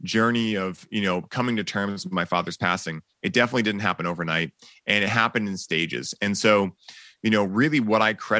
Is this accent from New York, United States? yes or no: no; Boston, Massachusetts, United States; people are like, yeah, you're from California, right? I'm like, nope, born and raised in Boston.